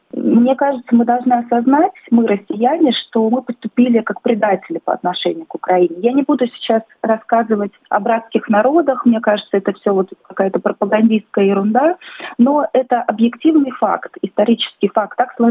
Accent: Moscow, Russia; moved away as an adult; now in Sydney, Australia; мне 38 лет. В феврале 2018 года я и мой муж переехали из Москвы в Австралию.

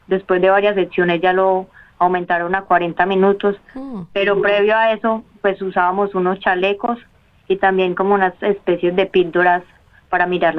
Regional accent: Medellín, Antioquia, Colombia; De Medellín.

